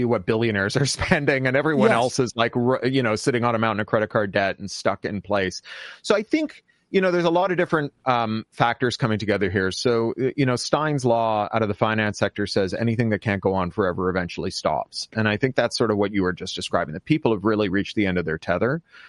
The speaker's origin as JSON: {"language": "English", "country": "Canada", "said": "like all the best Americans, I'm Canadian"}